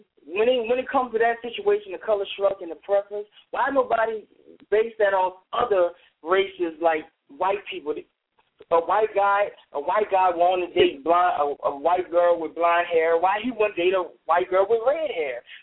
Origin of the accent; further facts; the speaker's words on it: New Orleans, Louisiana, United States; Well, when I'm from New Orleans, so basically that's what I've seen a lot.